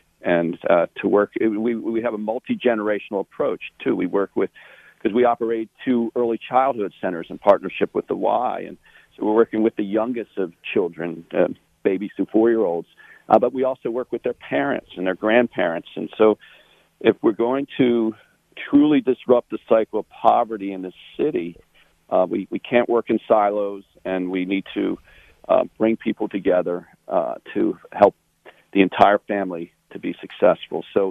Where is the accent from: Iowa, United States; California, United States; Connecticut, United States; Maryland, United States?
Maryland, United States; Baltimore; born there; Well, I was born in Baltimore, and … go back a lot of years.